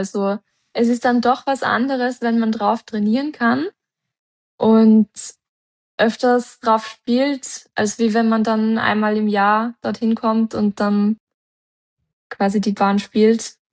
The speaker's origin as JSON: {"language": "German", "region": "Tyrol", "country": "Austria", "tie": "born or raised there", "moved": "yes", "lives_now": "Vienna, Austria", "said": "wirklich trainieren angefangen habe und auch sehr lange. Also bis ich dann eigentlich weggezogen bin aus Tirol."}